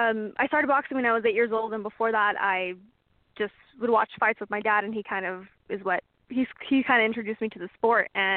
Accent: East Los Angeles, California, United States; especially where I grew up in East L.A.

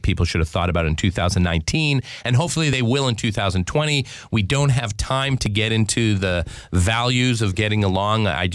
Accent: Canada; we wanted to have hockey represented because it's the sport of my home country. There are two kinds of people in Canada.

